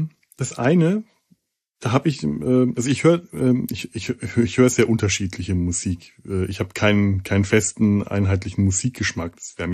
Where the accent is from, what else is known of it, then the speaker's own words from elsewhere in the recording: Bavaria, Germany; Als Franke ist ja gerne mal der Bayer das Feindbild